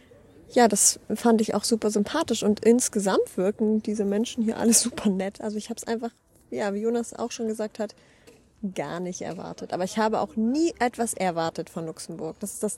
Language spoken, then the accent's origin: German; Northern Germany, Germany; obwohl wir kommen auch noch aus Norddeutschland, ne?